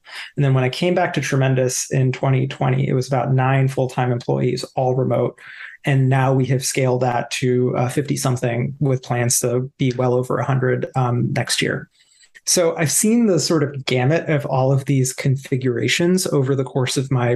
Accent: East Coast, United States; growing up on the East Coast, there's like two notions of like what it means to be a programmer.

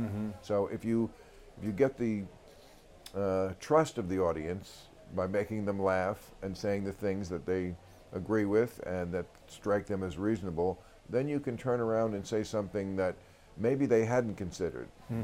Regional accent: East Coast, United States; You know, I am from the East Coast. I lived in New York twice.

